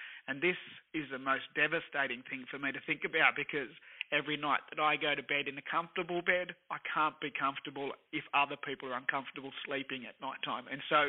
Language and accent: English; Australia; I'm Australian born, but my parents are Spanish immigrants, and I grew up in a house that was rendered and spackled and had bars in the window and arches everywhere and different floor tiles.